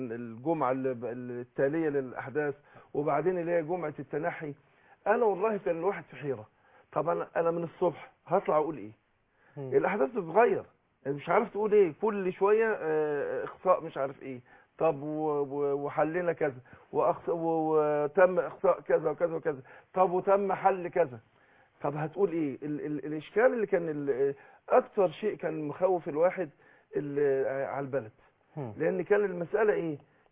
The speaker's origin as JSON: {"language": "Arabic", "town": "Suez", "region": "Suez Governorate", "country": "Egypt", "said": "طبعا انا من السويس وكنت متابع"}